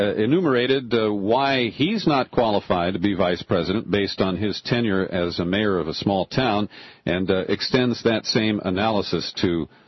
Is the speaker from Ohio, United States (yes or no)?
yes; Cincinnati, Ohio, United States; I'm from Ohio, grew up in Cincinnati